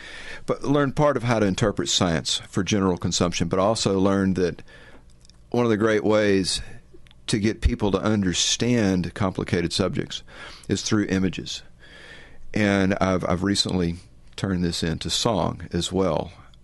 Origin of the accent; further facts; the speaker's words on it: Texas, United States; Maybe the beach. I grew up on the Texas coast.